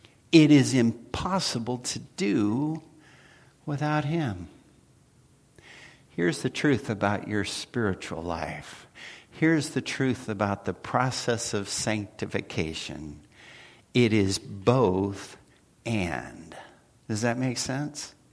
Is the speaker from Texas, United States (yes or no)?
no; Oklahoma, United States; I grew up in Oklahoma, wind from a tornado.